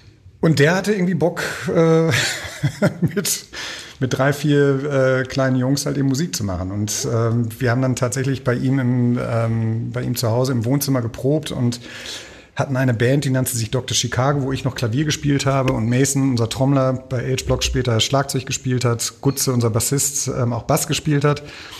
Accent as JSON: {"language": "German", "town": "Münster", "region": "North Rhine-Westphalia", "country": "Germany", "tie": "born or raised there", "said": "ich weiß noch ganz genau, dass es bei uns in Münster im Treppenhaus war und ich meinem Bruder unten im Keller diese Platte habe auflegen hören"}